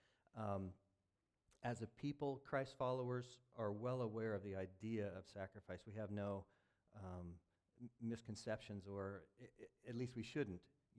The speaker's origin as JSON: {"language": "English", "country": "United States", "said": "I think as a people, as an American people, and as we're dual citizens"}